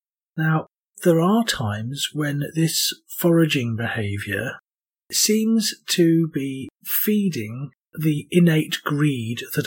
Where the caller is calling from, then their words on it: York, Yorkshire and the Humber, United Kingdom; I'm speaking from York in the UK.